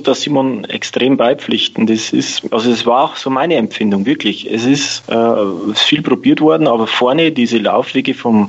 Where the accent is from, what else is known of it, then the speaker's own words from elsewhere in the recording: Bavaria, Germany; accent: Upper Palatinate dialect; ich bin selber Oberpfälzer, unser Oberpfälzer Dialekt kann oft sehr anstrengend sein.